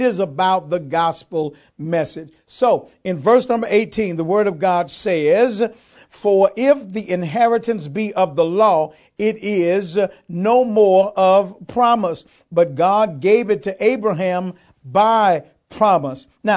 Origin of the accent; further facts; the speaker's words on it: Houston, Texas, United States; Listen, I grew up in Houston, Texas.